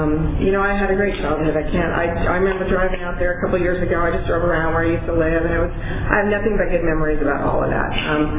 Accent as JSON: {"language": "English", "country": "Portugal", "tie": "born or raised there", "said": "And I'm from Portugal. I grew up, born and raised in Portugal. I still live in Portugal. Moved away, came back, moved away, came back, and I'm still there."}